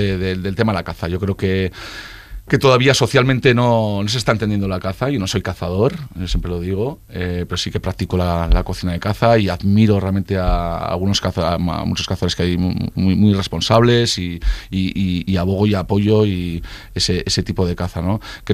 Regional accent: Campezo, Basque Country, Spain; en mi zona, en Gasteiz, en Campezo, me tocó hacerlas para la gente a la que me debo, que es la gente de mi pueblo

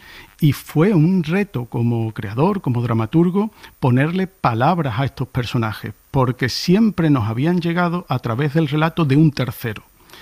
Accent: Andalusia, Spain; de mi pueblo, que es un pueblo cercano a Prado del Rey

